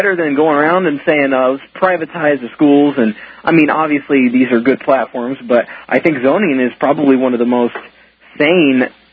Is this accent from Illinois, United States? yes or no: no; Indiana, United States; In Indiana, it certainly is an issue. I know in my hometown in the county, a guy had a business, and it burnt down.